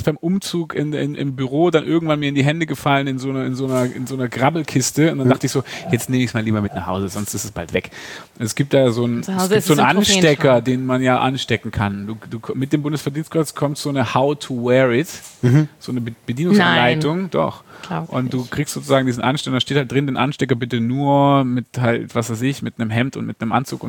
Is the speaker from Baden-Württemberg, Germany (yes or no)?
yes; Baden-Württemberg, Germany; Zweitens bin ich Schwabe.